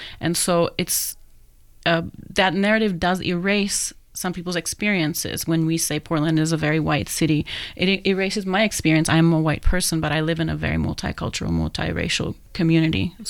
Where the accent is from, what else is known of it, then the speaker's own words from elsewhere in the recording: Czechia; English is a second language; that's true, although I come from the Czech Republic, uh-huh. which is a different part of Europe.